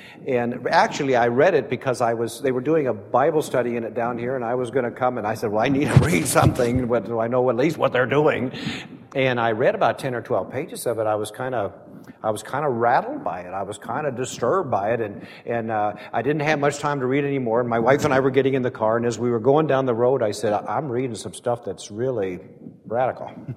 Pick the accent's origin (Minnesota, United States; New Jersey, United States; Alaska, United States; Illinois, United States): Minnesota, United States; Brainerd; but I was raised in Brainerd, Minnesota, which is about 120 miles below International Falls